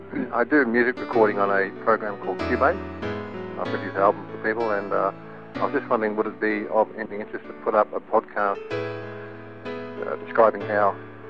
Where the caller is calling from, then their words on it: Tamworth, New South Wales, Australia; I'm calling from Tamworth in New South Wales, Australia. I'm a blind person